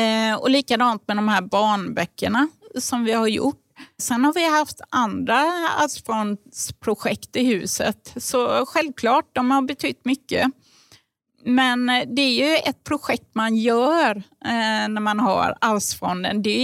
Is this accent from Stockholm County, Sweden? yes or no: no; Gothenburg, Västra Götaland County, Sweden; Jag kommer ju ursprungligen från Göteborg, så att jag har ju fått lärt mig en del under resans gång.